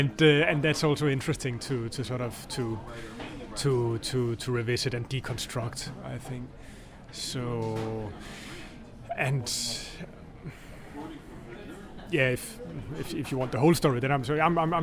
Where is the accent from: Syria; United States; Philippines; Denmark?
Denmark; the 80s when I was growing up in Denmark and listening to music